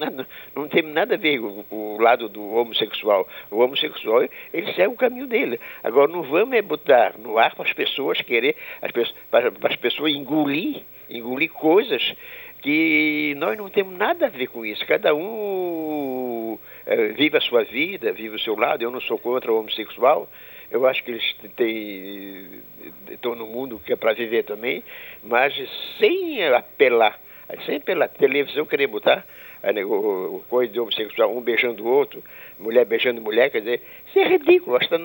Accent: Brazil; Eu sou brasileiro, adoro o meu país.

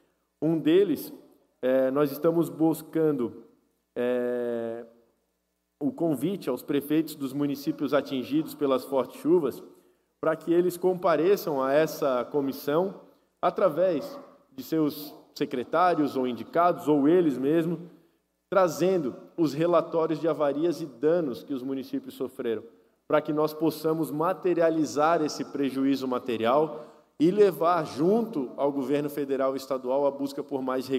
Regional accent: Santa Catarina, Brazil; mas é algo que nós estamos enfrentando enquanto catarinenses

